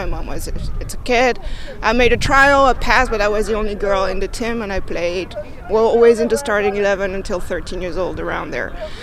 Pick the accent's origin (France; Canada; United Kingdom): France; I'm from France and half Colombian as well.